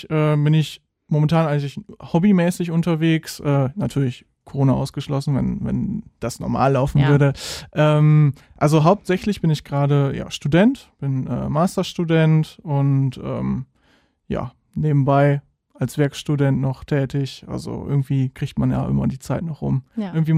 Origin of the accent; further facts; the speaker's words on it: Vreden, North Rhine-Westphalia, Germany; also born or lived in Ahaus; Ja, ich komme direkt aus Vreden, also ja, von zu Hause aus direkt hierher.